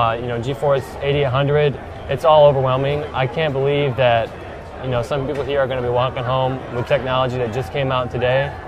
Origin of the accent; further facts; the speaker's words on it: Flint, Michigan, United States; I'm from Flint, Michigan.